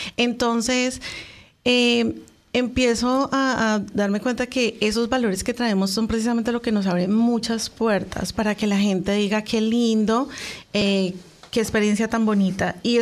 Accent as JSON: {"language": "Spanish", "country": "Colombia", "said": "yo soy colombiana, vea, colombianísima. O sea, yo de verdad soy muy orgullosa de ser colombiana, de ser latina"}